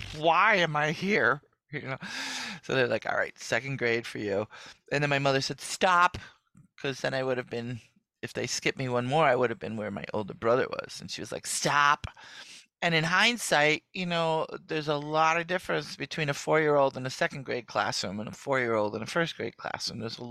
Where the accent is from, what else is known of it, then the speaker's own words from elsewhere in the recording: Poughkeepsie, New York, United States; born there; Welcome to the club because I was born in Poughkeepsie.